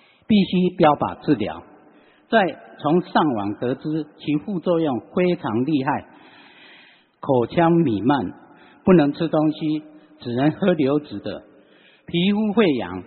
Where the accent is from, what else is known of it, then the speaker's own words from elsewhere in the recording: Taiwan; 我说我们是台湾的